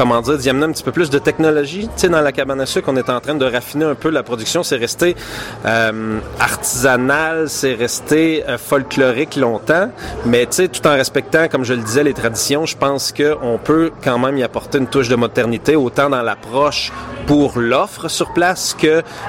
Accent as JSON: {"language": "French", "town": "Notre-Dame-du-Mont-Carmel", "region": "Quebec", "country": "Canada", "tie": "born or raised there", "said": "Ben, en fait, moi, j'ai grandi ici, à Notre-Dame-du-Mont-Carmel. J'ai passé une bonne partie de ma vie."}